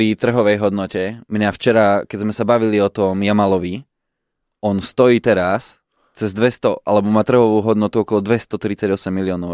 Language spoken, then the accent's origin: Slovak; Kremnica, Banská Bystrica Region, Slovakia; No tak na Hornej si u nás v Kremnici, keď sme hrali derby